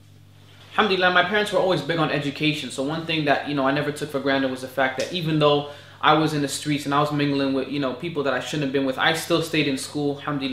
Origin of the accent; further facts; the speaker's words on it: Ethiopia; even though I'm Oromo from Ethiopia, to them I was just black.